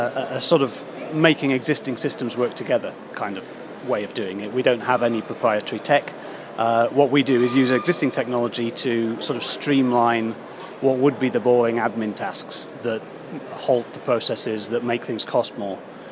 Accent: Gateshead, North East England, United Kingdom; I'm from Lowfell in Gateshead, just up the road.

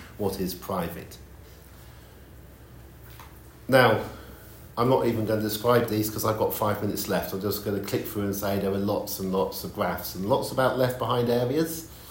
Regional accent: United Kingdom; the nice thing about being British is you can just put up a graph like this and say, well, it is.

